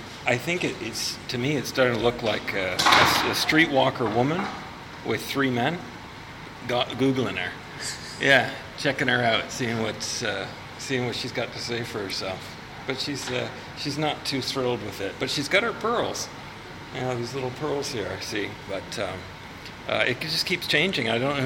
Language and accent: English; Canada; I'm from Canada